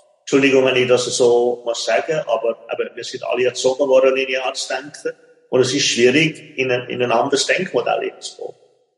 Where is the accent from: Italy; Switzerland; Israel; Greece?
Switzerland; wo wir alle als Kind, als Schweizer Kind